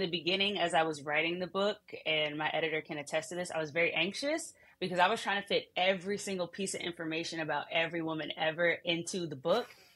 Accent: New Jersey, United States; I'm from Jersey, riding around New Jersey with my grandfather

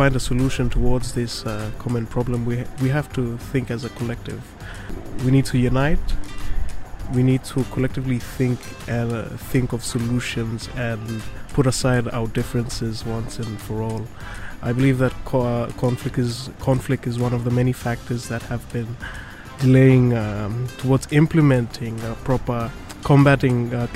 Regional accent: Pango, Shefa, Vanuatu; I come from Vanuatu. I'm originally from the village of Pango on the island capital of Port Vila, Rifate.

